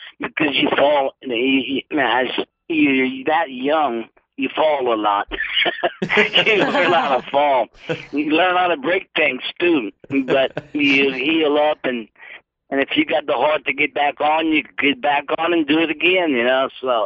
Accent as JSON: {"language": "English", "town": "Erath", "region": "Louisiana", "country": "United States", "tie": "born or raised there", "said": "It ain't too big. But it's my hometown, and when I go down there, everybody knows me, you know."}